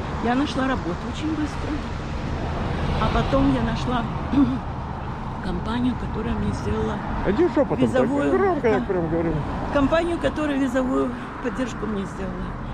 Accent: Odesa, Odesa Oblast, Ukraine; moved away; я одесситка и этим очень горжусь

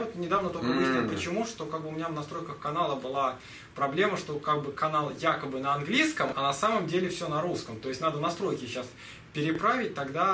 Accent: Moscow, Russia; now in United States; И приехал я из Москвы в самом начале сентября.

